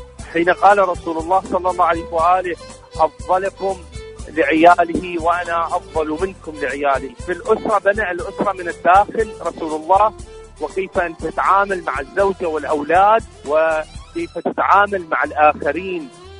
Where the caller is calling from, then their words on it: Iraq; من العراق